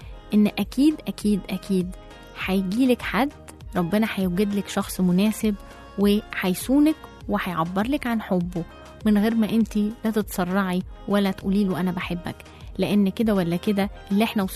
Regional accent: Egypt; بس هو هنا عندنا في مصر وعندنا في البلاد العربية كلها

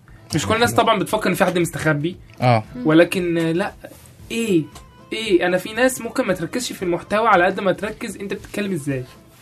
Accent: Egypt; هو الفكره كلها ان احنا عندنا في مصر حاجه

